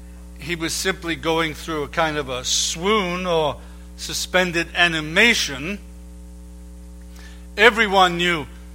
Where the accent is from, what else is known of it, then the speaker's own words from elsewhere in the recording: Liverpool, North West England, United Kingdom; at the funeral of William Gladstone, who was a Liverpudlian like I am